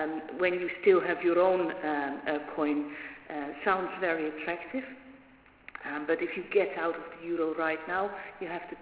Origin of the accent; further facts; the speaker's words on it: Netherlands; I'm from the Netherlands, we're making a lot of money out of that.